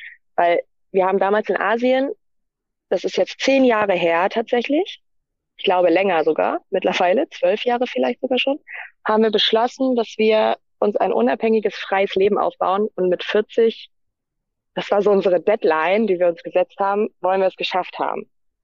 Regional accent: Germany; Wir sind ja Deutsche, wir haben unseren Reisepass.

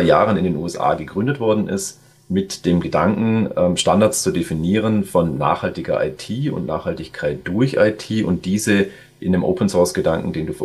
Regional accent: Baden-Württemberg, Germany; Jetzt bin ich gebürtiger Schwabe

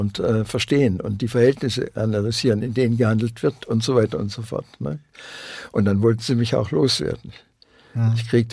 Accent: Swabia, Germany; denn ich bin auch ein Schwabe

